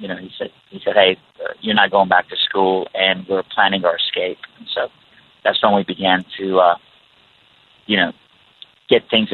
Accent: Iran; moved away; I am from Iran, and when I was 9 years old, the Iranian revolution happened in my country.

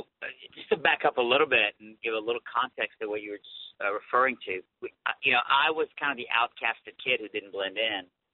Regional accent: Iran; moved away; Plus, I was from the wrong place. I was from Iran.

